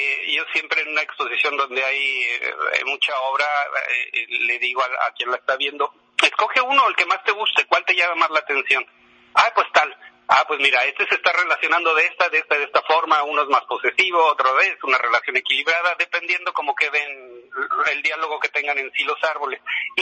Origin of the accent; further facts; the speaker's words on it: Mexico City, Mexico; born there; Yo nací en la Ciudad de México.